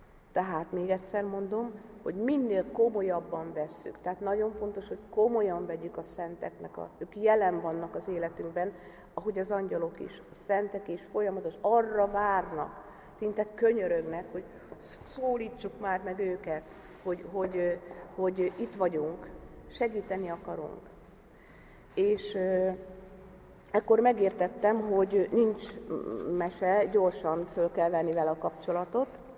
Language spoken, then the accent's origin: Hungarian; Szeged, Csongrád-Csanád, Hungary; Szegedről származom, és 30 évvel ezelőtt tértem meg